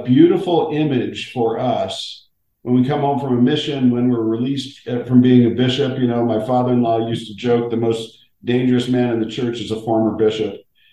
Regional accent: San Diego, California, United States; And I grew up in San Diego surfing and playing in a rock band and going to a performing arts school

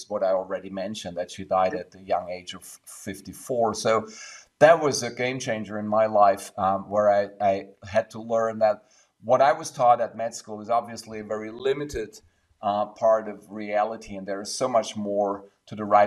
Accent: Ulm, Baden-Württemberg, Germany; at the medical school and University of Ulm in my hometown

